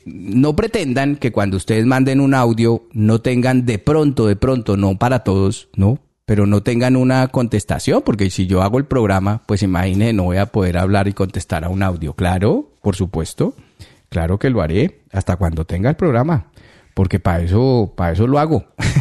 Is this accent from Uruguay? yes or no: no; Colombia; ¿Qué gente somos nosotros los colombianos, ¿no?